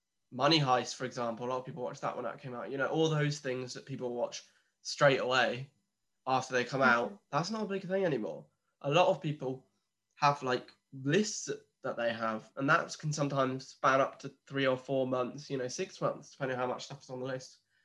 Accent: United Kingdom; We are obviously British, and the BBC is the most British thing I can think of.

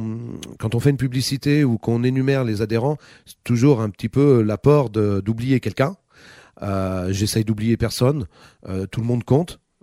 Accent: Saint-Symphorien-sur-Coise, Auvergne-Rhône-Alpes, France; Originaire de Saint-Symphorien-sur-Coise. Mm-hmm. Donc je suis né en 1970. Mm-hmm. Et j'ai toujours habité sur les Monts du Lyonnais.

